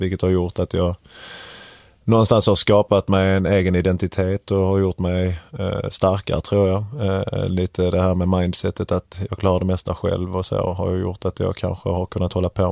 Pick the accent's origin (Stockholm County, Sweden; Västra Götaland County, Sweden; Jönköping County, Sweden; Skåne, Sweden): Skåne, Sweden; Kävlinge; Höga Lid som det heter där jag växte upp i Kävlinge, nära Korsbackaområdet där jag växte upp